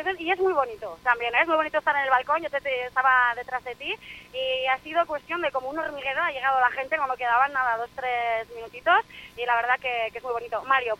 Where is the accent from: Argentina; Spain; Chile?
Spain; Falces, Navarre; ya yo soy de Falces